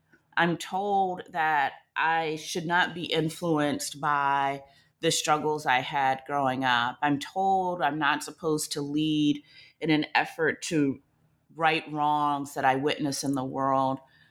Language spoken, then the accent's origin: English; the South, United States; accent: Southern; I worked so hard, Christina, to get rid of my Southern accent because I didn't want people to know I was from the rural South.